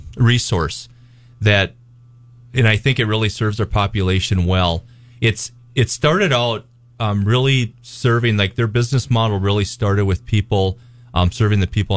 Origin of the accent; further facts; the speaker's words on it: Winthrop, Minnesota, United States; now in New Ulm, United States; Yeah, I really like serving in this area. I grew up in the Winthrop area.